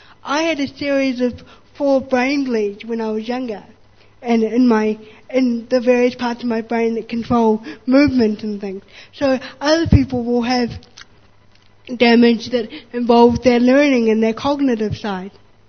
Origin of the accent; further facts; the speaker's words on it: Titirangi, Auckland, New Zealand; I was born in Titirangi. Yay! Go to the ring! But I moved to Auckland very quickly after we realised how sick I was going to be